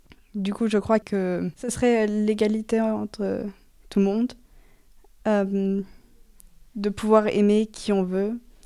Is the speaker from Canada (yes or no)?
no; France; je viens de la France